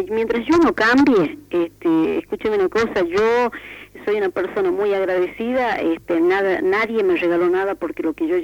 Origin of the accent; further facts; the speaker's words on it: Argentina; Yo tengo una obligación moral, como ciudadana argentina, como católica